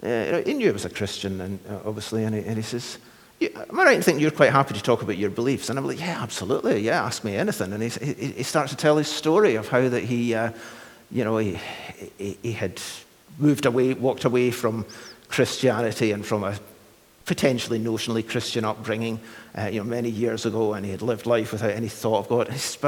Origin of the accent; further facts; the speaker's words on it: Kilmarnock, Scotland, United Kingdom; back in the 1980s when I were but a child. And, you know, there'd be gospel campaigns, and I grew up in Kilmarnock in Ayrshire.